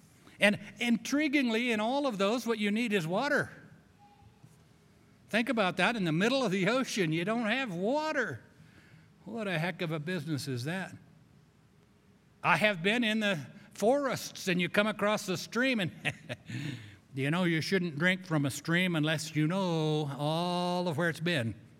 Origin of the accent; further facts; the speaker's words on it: Grand Junction, Colorado, United States; I grew up in Grand Junction. It's called High Desert.